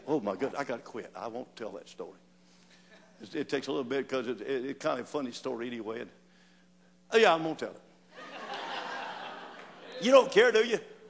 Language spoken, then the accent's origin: English; Florida, United States; Growing up in Florida, trying to camouflage it with orange juice, it just didn't work.